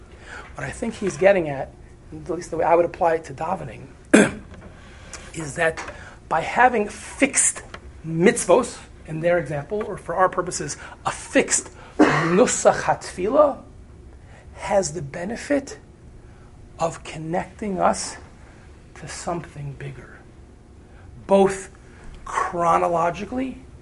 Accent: Cincinnati, Ohio, United States; my parents, I grew up in Cincinnati, Ohio, they wanted to come to New York for Shabbos.

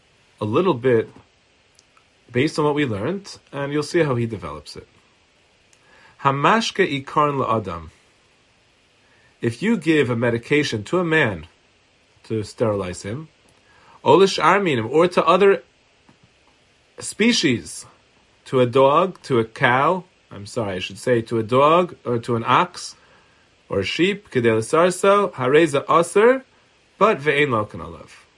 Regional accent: Brooklyn, New York, United States; I think when I grew up in Brooklyn, who was missing part of his nose.

